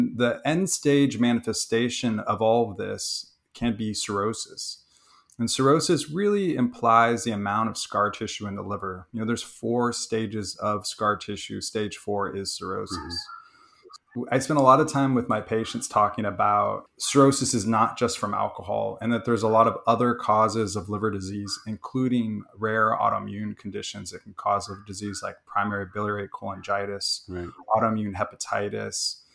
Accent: California, United States; I grew up in Northern California. My parents were students at UC Berkeley

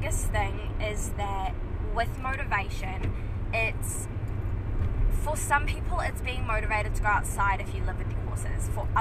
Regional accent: New Zealand; I am a white New Zealander. I was born and bred in New Zealand and haven't really left the country

